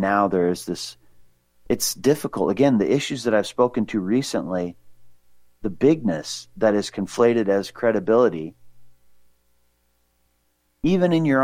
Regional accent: Libby, Montana, United States; I remember growing up in Montana, for example, born in Libby, Montana.

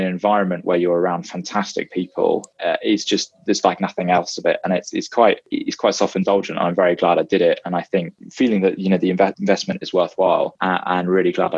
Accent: United Kingdom; as a Brit and a kind of a domestic student

